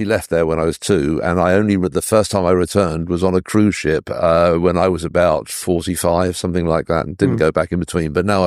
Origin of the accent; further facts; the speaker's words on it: Antigua & Barbuda; born there; Yeah, I was born in Antigua.